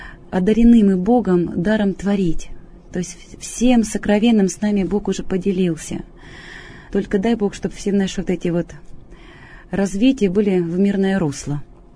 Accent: Kerch, Crimea, Ukraine; в моем родном городе, город Керчь

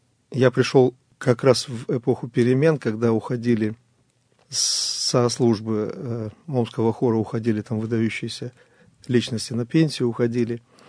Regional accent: Talne, Cherkasy Oblast, Ukraine; Родился я на Украине, в небольшом городке под Киевом. Называется город Тальное. Вот. Там прошло мое детство. Рядом в деревушке Гордашовке. Вот бабушки, дедушки, все оттуда.

